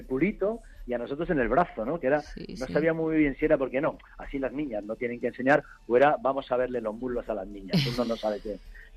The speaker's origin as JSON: {"language": "Spanish", "town": "Madrid", "region": "Community of Madrid", "country": "Spain", "said": "somos los madrileños"}